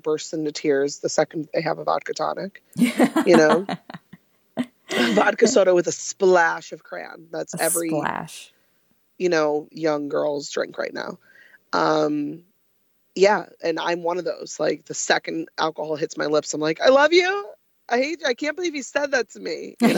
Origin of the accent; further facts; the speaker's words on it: New York, United States; I'm Irish Catholic, I'm from upstate New York, just what we do.